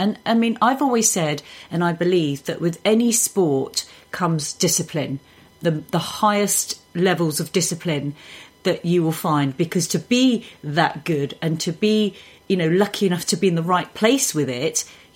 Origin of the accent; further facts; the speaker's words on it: Tottenham, London, United Kingdom; I grew up in Tottenham. The first 11 years of my life, I grew up in Tottenham, and I have lived in North London all my life.